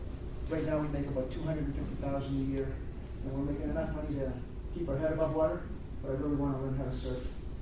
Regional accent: Guelph, Ontario, Canada; I'm from Guelph, Ontario, in Canada.

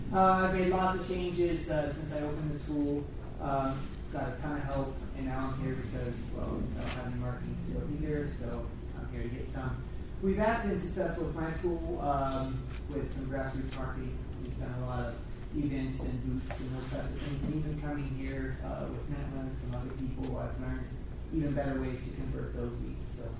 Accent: California, United States; I am from California.

